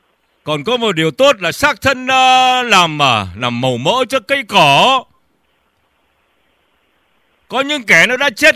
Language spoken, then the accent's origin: Vietnamese; Northern Vietnam, Vietnam; born there; Tôi đẻ tại miền Bắc, tôi đẻ tại miền Bắc mà.